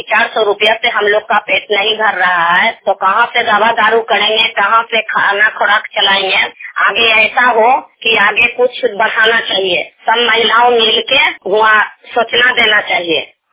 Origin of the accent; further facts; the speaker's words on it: Koylama, India; कोयलामा के रहने वाले हैं, 8 बाट में